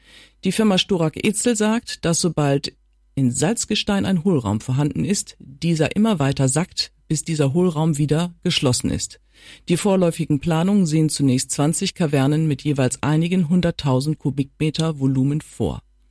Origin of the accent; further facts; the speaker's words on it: Lower Saxony, Germany; Ich sorge mich darum, dass meine Heimat irgendwann nur noch ein großer See nördlich von Jevers sein wird.